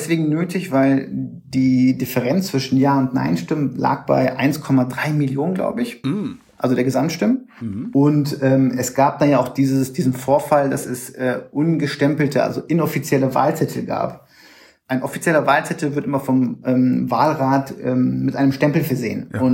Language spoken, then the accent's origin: German; Bremen, Germany; ich war damals in meiner Heimatstadt in Bremen